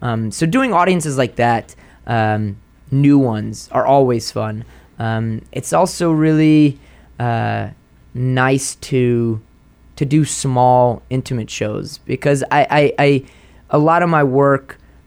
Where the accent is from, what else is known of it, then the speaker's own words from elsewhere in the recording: New Orleans, Louisiana, United States; these sort of stacked observations of my life around me growing up in New Orleans.